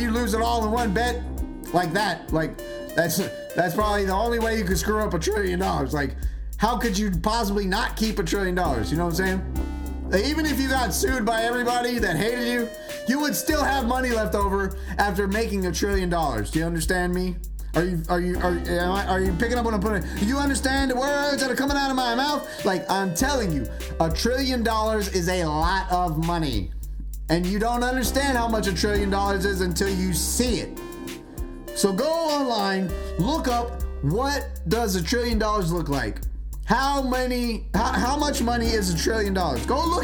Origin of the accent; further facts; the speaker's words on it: Las Vegas, Nevada, United States; I'm from Vegas. I put in my time in Vegas.